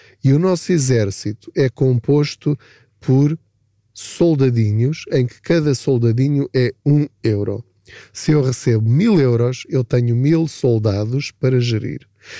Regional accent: Portugal; Nós, enquanto portugueses, temos de mudar o nosso chip

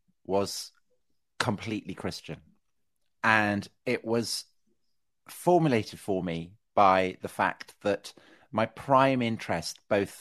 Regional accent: Salisbury, South West England, United Kingdom; So I was raised outside Salisbury, which is probably, if American listeners will probably know it for Stonehenge

